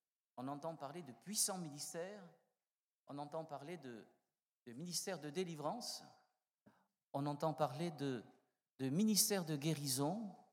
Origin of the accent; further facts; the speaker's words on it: south of France, France; vous savez, moi, je suis un méridional